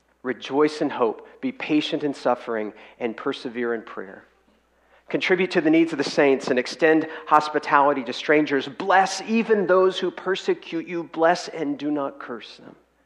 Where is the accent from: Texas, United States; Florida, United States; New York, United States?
Texas, United States; I grew up in Texas my whole life long. And I had never lived outside of the great state of Texas